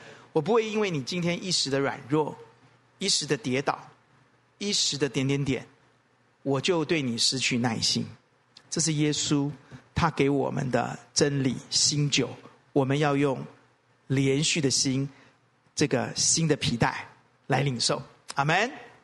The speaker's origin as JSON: {"language": "Chinese", "country": "Taiwan", "said": "我们台湾人比较不会这样子"}